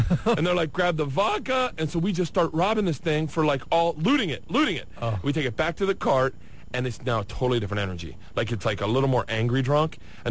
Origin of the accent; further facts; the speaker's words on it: United States; I don't even know. That's how bad I'm American.